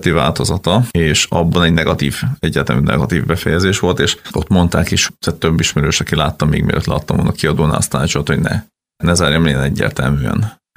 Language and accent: Hungarian; Gyula, Békés, Hungary; mi ugye ő is Gyulai, én is Gyulai vagyok